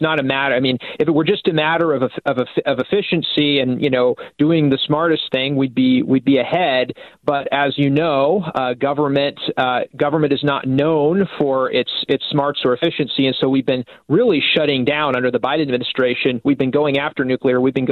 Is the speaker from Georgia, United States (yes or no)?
no; California, United States; I think of my home state of California.